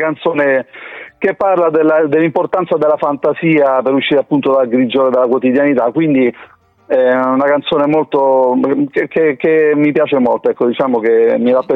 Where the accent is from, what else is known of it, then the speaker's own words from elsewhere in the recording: Marino, Lazio, Italy; born there; ho origini meridionali, mia madre era siciliana, mio padre calabrese, però io sono nato insomma qui vicino Roma, a Marino